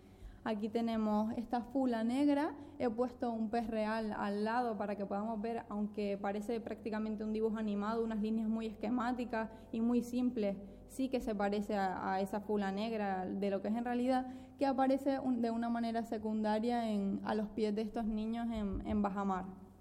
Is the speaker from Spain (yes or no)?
yes; Canary Islands, Spain; que obviamente solo podemos ver, como los canarios sabemos, con bajamar